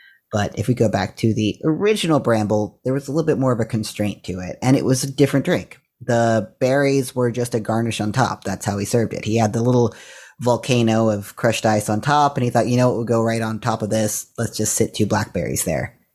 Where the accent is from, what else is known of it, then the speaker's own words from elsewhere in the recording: West Virginia, United States; flavors that I first encountered as a child growing up in West Virginia.